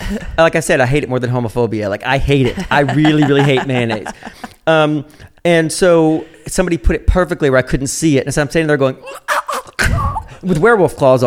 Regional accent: the South, United States; I grew up gay in the South.

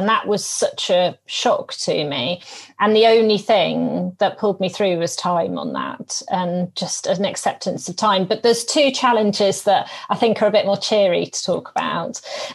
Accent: Edinburgh, Scotland, United Kingdom; born there; Because I was born in Edinburgh, went to university at St Andrews University, and a little part of me is still got its heart in Scotland.

